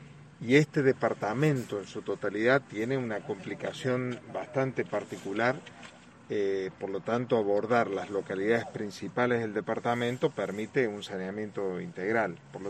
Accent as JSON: {"language": "Spanish", "region": "Córdoba", "country": "Argentina", "said": "lo digo como cordobés."}